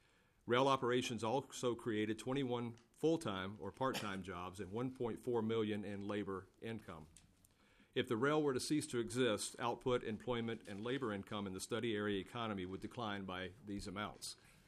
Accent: Winthrop, Minnesota, United States; I am from Winthrop. I am a city councilman there.

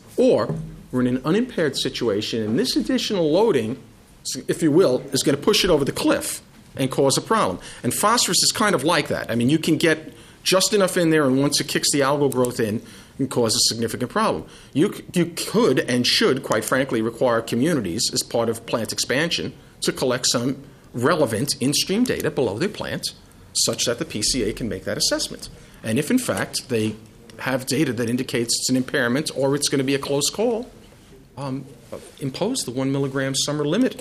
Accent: Washington, District of Columbia, United States; District of Columbia. I'm from Washington, D.C.

